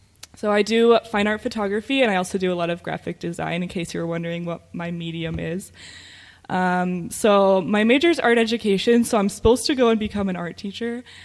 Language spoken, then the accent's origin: English; Colorado, United States; So I grew up in a super normal outside of Utah Mormon household. I'm from Colorado.